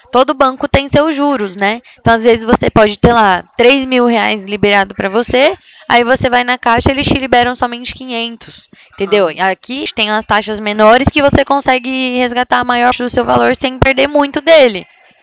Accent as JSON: {"language": "Portuguese", "town": "Presidente Prudente", "region": "São Paulo", "country": "Brazil", "said": "Sou daqui de Presidente Prudente"}